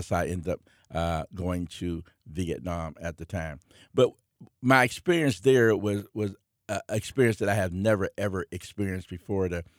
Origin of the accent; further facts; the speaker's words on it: Braddock, Pennsylvania, United States; I'm originally from Braddock in Rankin area. So it was a strong blue-collar, segregated working community.